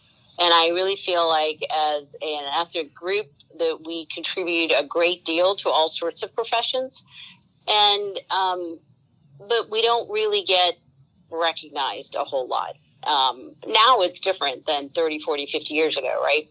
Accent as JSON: {"language": "English", "country": "India", "said": "And I'm proud of being an Indian. I'm proud of being Hindu. I am proud to represent my culture, my community"}